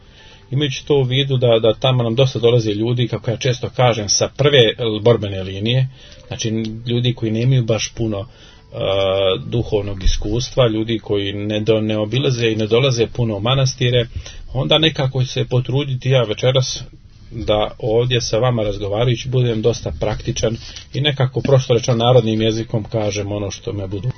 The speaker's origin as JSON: {"language": "Serbian", "country": "Bosnia & Herzegovina", "tie": "born there", "said": "rođen sam u Bosni"}